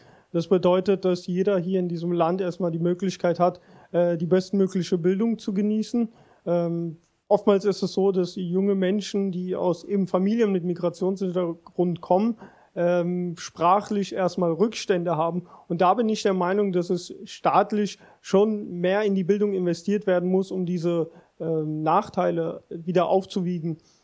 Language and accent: German; Rüsselsheim, Hesse, Germany; ich bin im Hasengrund in Rüsselsheim groß geworden und das ist insofern strukturell benachteiligt, dass es viel sozialer Wohnungsbau ist, viele Menschen, die finanziell erstmal benachteiligt sind, also die nicht so viel verdienen